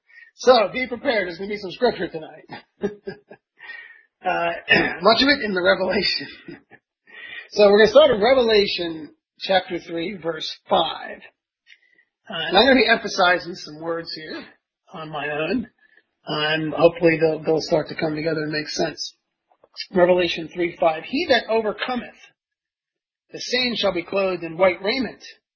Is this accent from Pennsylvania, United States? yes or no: yes; Philadelphia, Pennsylvania, United States; I'm a Philadelphian, and we're very familiar with these people. I grew up around all this revolutionary stuff in Philadelphia.